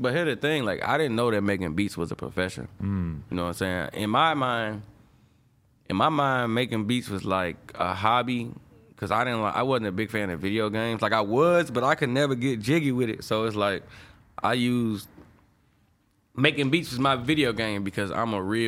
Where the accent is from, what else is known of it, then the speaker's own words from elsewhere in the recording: St. Louis, Missouri, United States; Now everybody know I'm from St. Louis because I make sure people know I'm from St. Louis.